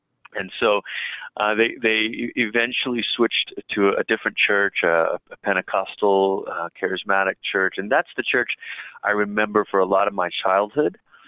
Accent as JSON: {"language": "English", "country": "Malaysia", "tie": "born or raised there", "said": "I'm from Malaysia. I grew up there. My mom was born in Singapore, my dad in Malaysia. My mom comes from a Christian family, my dad actually came from a Hindu family"}